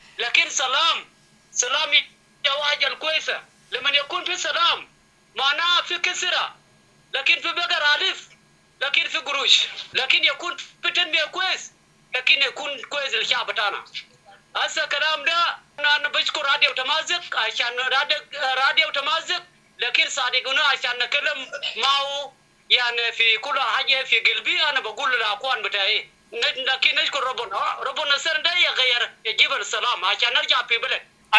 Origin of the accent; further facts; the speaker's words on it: Sudan; now in Ethiopia; أنا سوداني لكن أنا جيت هنا في أثيوبيا